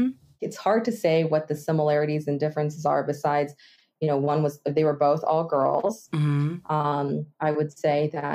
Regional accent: Los Angeles, California, United States; growing up in Los Angeles where it was at home, it was Japanese, and outside of the home, it was all English.

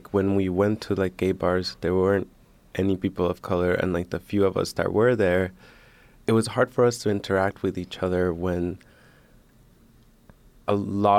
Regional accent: Washington, District of Columbia, United States; So Adam is Belizean and Black American, and I'm Honduran, but I grew up in Washington, D.C.

